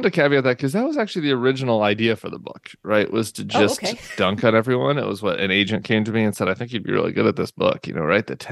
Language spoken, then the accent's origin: English; Colorado, United States; So I grew up in Colorado and I started as a young high school kid being a political nerd.